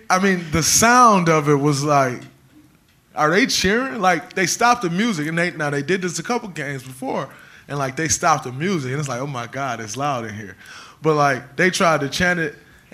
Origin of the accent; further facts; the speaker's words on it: Saginaw, Michigan, United States; I'm from Saginaw, JJ. That's why I'm a dick.